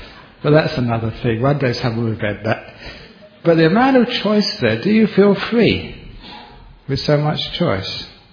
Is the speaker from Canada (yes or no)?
no; London, United Kingdom; Remember when I grew up in London, there was only two channels, BBC and ITV.